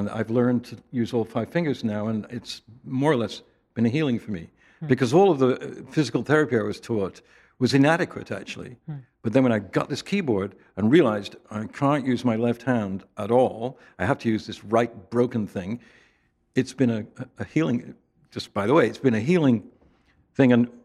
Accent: England, United Kingdom; I'm so English, you know. I was brought up in a tradition where you don't even express your emotions.

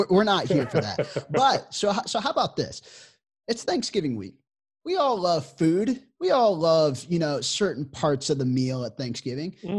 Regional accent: Kansas, United States; Like as a Midwesterner to my core, the more casseroles I can consume in any given day, the better.

